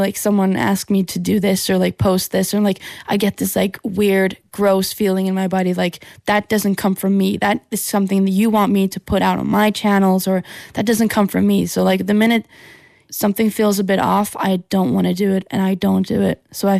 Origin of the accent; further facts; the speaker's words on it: Horten, Vestfold, Norway; like I'm from Horten in Norway.